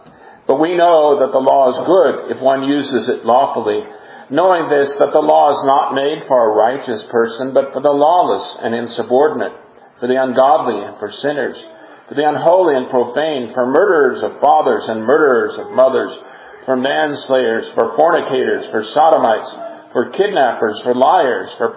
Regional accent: California, United States; where are you from? And people say, California. And I'm like, oh, me too.

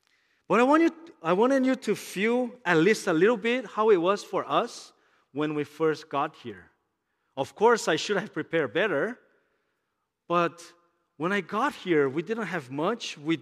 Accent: Brazil; I'm from Brazil, as Pastor Jian said already.

